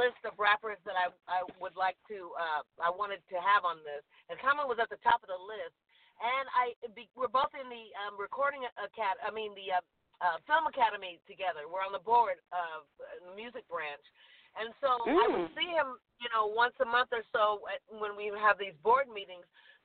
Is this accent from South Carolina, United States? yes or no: no; Compton, California, United States; I tell them that I'm from Compton. I'm from the hood, you know.